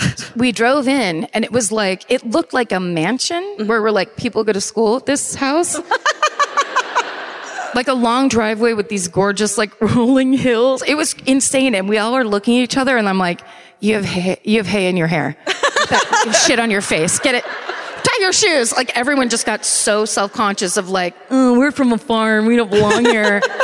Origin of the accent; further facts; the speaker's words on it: California, United States; Also, growing up in Sonoma County, which is like, Marin County is the county above San Francisco where all of the rich people live.